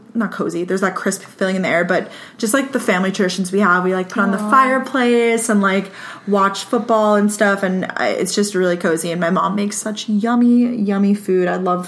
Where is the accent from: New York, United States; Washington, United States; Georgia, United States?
New York, United States; So my favorite, I'm from New York. I'm from Long Island.